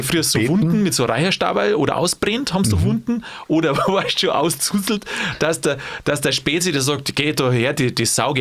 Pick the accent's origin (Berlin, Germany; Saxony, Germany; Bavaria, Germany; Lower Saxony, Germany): Bavaria, Germany; Aber bei uns in Bayern ein Arzt muss man da rufen.